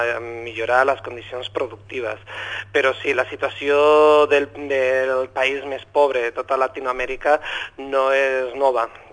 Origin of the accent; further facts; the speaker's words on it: Valladolid, Castile and León, Spain; Catalan is a second language; moved away; Jo soc de Valladolid, porto pràcticament un any aquí a Catalunya, llavors intentaré parlar català, però pot ser que a vegades torni al castellà, eh?